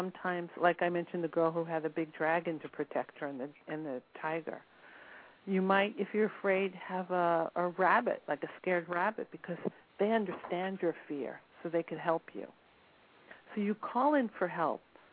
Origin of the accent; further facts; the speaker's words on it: New York, United States; I'm from New York. So if I walk down the street, now I don't feel good.